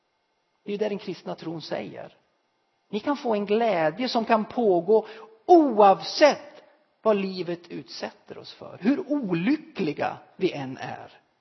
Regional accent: Gävleborg County, Sweden; Precis som våra små äppelplantor där hemma i Hälsingland var känsliga för omgivningen

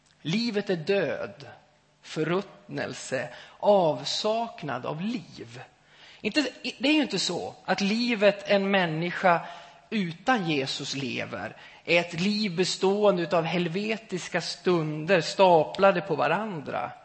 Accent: Gävleborg County, Sweden; I en av våra så kallade pissbäckar hemma i Hälsingland

